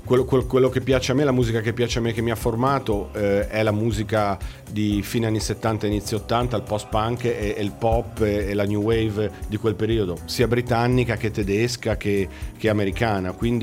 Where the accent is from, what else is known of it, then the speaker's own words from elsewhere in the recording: Genoa, Liguria, Italy; moved away as an adult; also born or lived in Berlin; now in Germany; Sono uno dei tanti italiani che è andato.